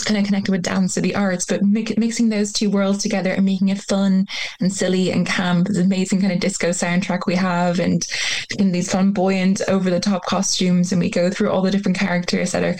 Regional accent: Ireland; it's still so inherently part of your life growing up in Ireland

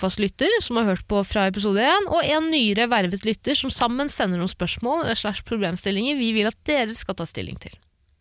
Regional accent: Stokke, Vestfold, Norway; Men jeg har jo vært ganske mye hjemme i Stokke den sommeren i dag. Det er lenge siden jeg har vært i Stokke på grunn av korona.

